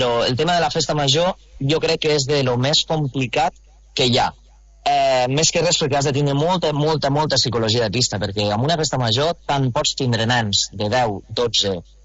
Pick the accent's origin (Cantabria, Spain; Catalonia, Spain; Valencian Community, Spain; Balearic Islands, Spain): Catalonia, Spain; Almacelles; jo soc d'Almacelles i la veritat és que sempre tornar al poble o fer sessions allà al poble és de lo que més il·lusió me fa